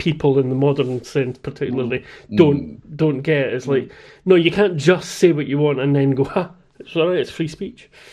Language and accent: English; Scotland, United Kingdom; I'm from the Central Belt. I'm from, like, the most anglicised part of Scotland, probably.